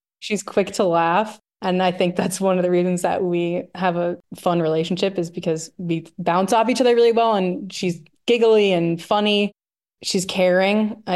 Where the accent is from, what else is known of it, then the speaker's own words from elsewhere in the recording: New Hampshire, United States; For me, I'd relocated. I'm originally from New Hampshire.